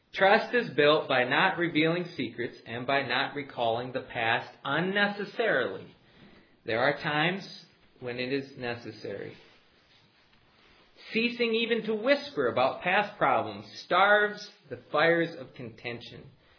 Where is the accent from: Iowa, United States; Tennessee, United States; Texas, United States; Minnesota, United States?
Minnesota, United States; You know, you got cattails growing in the ditches all over the place, and that's more like I grew up in Minnesota.